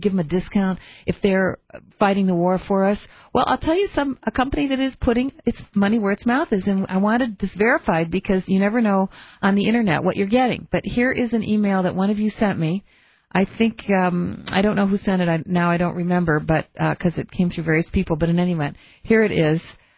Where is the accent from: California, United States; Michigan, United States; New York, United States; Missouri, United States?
Michigan, United States; I know this because Whirlpool is headquartered in my hometown in Michigan.